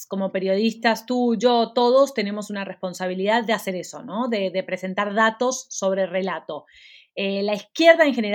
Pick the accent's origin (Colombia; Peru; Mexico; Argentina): Argentina; y Argentina, que es mi país de origen, es el caso que más conozco